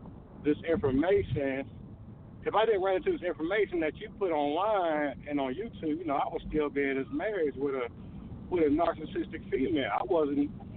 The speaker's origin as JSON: {"language": "English", "town": "Atlanta", "region": "Georgia", "country": "United States", "said": "You know, I'm from Atlanta. I live in Atlanta, Georgia."}